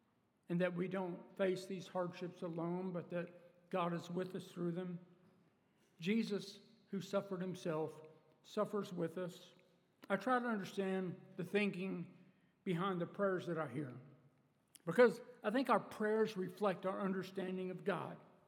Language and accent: English; Texas, United States; I grew up in Texas, and in the east part of Texas, the waters were warm and muddy with water moccasins.